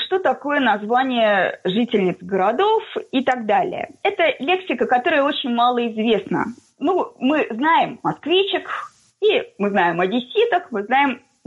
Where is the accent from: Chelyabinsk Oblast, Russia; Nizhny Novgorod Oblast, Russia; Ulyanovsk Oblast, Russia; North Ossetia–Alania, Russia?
Nizhny Novgorod Oblast, Russia; Zavolzhye; Я нижегородка, я амичка, я заволжанка, я живу в городе под названием Заволжье.